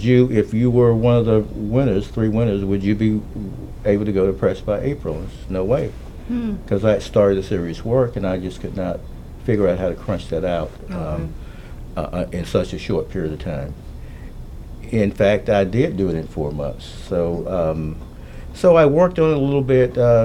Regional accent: Macon, Georgia, United States; now in Atlanta, United States; I grew up here in Macon. I left Macon in 1980, went back to school, went to law school, practiced law in Atlanta for about 20 years

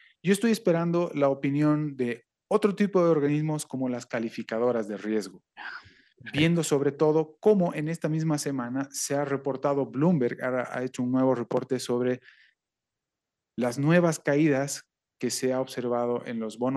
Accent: Bolivia; entre los principales tenedores de la deuda pública emitida en el exterior de Bolivia somos los propios bolivianos

